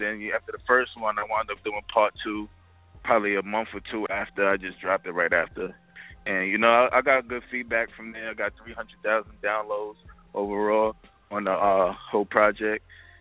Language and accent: English; Queens, New York, United States; Born and raised in Jamaica, Queens. I actually grew up on the south side. I grew up on the south side of Queens